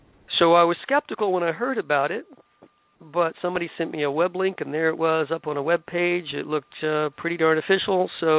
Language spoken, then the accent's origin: English; Tampa, Florida, United States; also born or lived in Virginia; now in North Carolina, United States; Now, I've been in North Carolina for over 20 years. I lived in Virginia for a few years before that, but I grew up in Tampa.